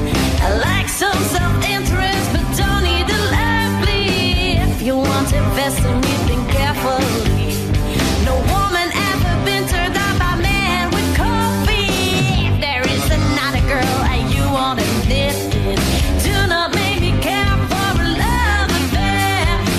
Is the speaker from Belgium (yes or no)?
yes; Ghent, Flanders, Belgium; Ja, ik ben van Gent bijvoorbeeld.